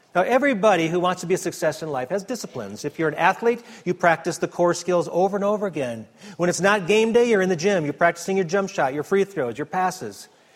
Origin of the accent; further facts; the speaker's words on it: Wisconsin, United States; I am from Wisconsin, little town, just like Diane Myers is from Wisconsin as well.